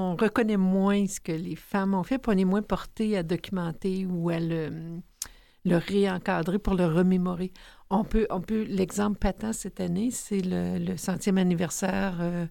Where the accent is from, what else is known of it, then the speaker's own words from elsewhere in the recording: Charny, Quebec, Canada; je suis née dans un petit village qui s'appelle Charny.